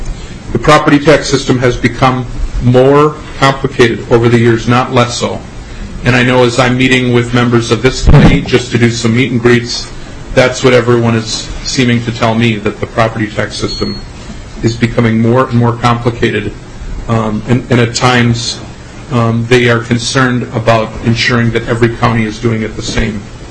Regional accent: Aitkin, Minnesota, United States; I was born in Aiken, Minnesota. Yes, so I'm from the same hometown.

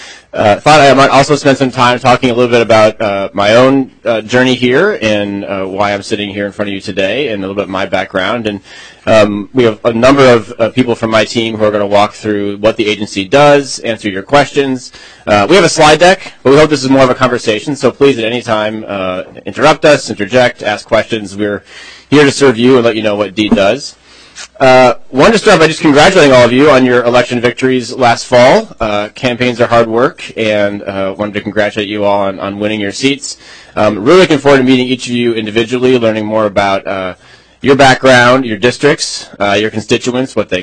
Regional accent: Northfield, Minnesota, United States; I grew up in Northfield, Minnesota, about an hour south of here.

